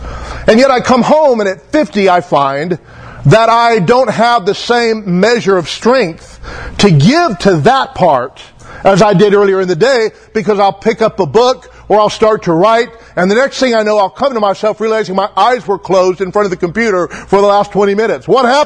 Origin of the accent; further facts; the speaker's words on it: Taft, United States; moved away as an adult; I was born and raised in Taft till about 21, then I moved away, was gone off and on, but for the most part, gone for 30 years.